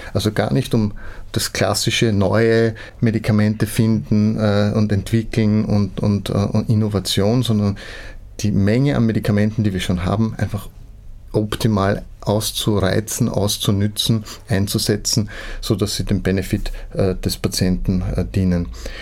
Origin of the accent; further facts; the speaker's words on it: Austria; Das sind so zwei Großprojekte, wo wir als Österreicher sehr stark federführend sind